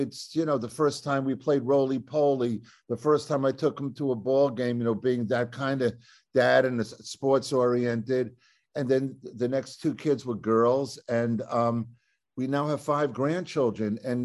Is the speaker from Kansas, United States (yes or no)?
no; Long Island, New York, United States; also born or lived in Los Angeles; now in New Jersey, United States; We moved from LA back to New Jersey. My wife's from Jersey. I'm originally from Long Island, and because our kids are here, they moved here.